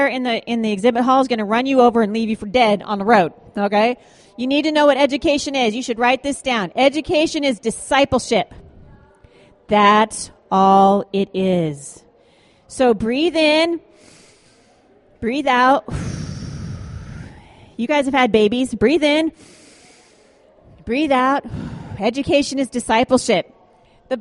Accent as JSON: {"language": "English", "region": "Washington", "country": "United States", "also_born_or_lived": "Oregon", "said": "I am a Washingtonian, okay? It's not that hard. It goes with the state. Okay. Or actually, I was born in Oregon, and that is how you say it, just Oregon."}